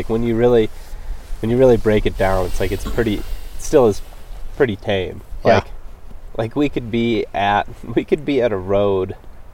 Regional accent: Ohio, United States; as a kid growing up in Ohio, you hear about elk hunting.

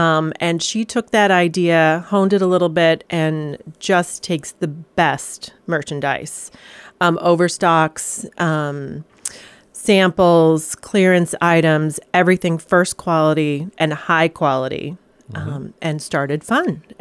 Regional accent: New Mexico, United States; also born or lived in Vermont; now in Connecticut, United States; I'm a transplant. I grew up in New Mexico and came to...

